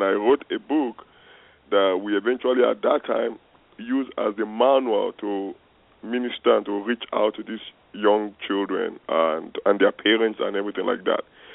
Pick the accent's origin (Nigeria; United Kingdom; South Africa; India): Nigeria; moved away as an adult; now in United States; Well, I'm originally from Nigeria. I've been in the United States now for about 17 years, going about 18 years now. But while I was in Nigeria, I was a pastor.